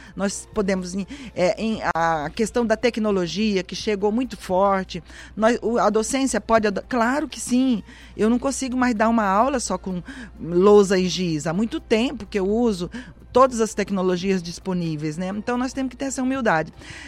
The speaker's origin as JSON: {"language": "Portuguese", "region": "Mato Grosso", "country": "Brazil", "tie": "born or raised there", "also_born_or_lived": "Goiás", "said": "Depois eu fui ser criada em Mato Grosso. Eu fui com 5 anos para Mato Grosso, em Rondonópolis e Cuiabá."}